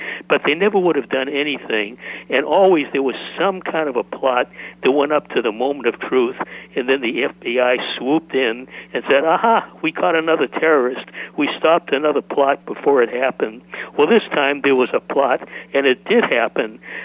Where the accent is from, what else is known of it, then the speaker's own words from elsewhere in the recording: Boston, Massachusetts, United States; moved away as an adult; But let me just preface that by saying that I grew up in Boston. I was there through college. Then I left.